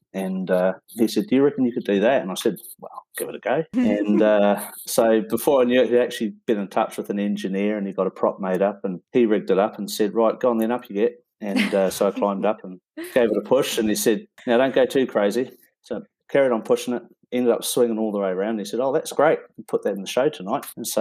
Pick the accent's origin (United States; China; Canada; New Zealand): New Zealand; Well, I started in the circus business back in New Zealand. I'm from New Zealand.